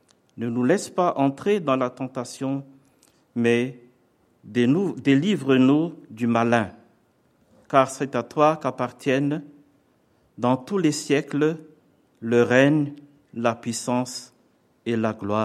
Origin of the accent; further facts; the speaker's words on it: Madagascar; comme il arrive parfois chez nous à Madagascar. On fait des retournements des morts, mais avant de faire cela, on fait un culte.